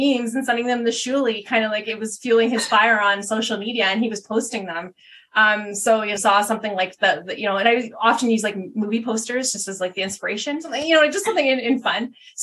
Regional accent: Canada; I'm a Canadian, and I would like to call myself unofficially a next generation Stern fan, because, as you guys know, up here in Canada

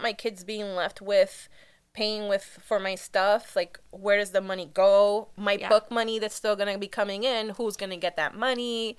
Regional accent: Cuba; So I have to go because I'm Taino from Cuba.

